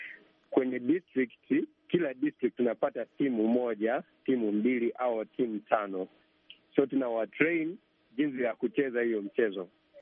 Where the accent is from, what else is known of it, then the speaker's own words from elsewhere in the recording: Uganda; Tumetoka Uganda cheza sport, tumetoka Uganda